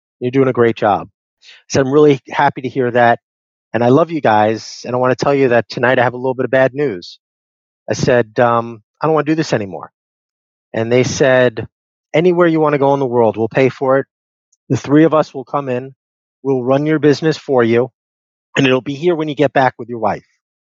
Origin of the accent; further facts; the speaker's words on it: Bronx, New York, United States; I grew up in the Bronx, and I grew up in a depressed area that my hobby was working.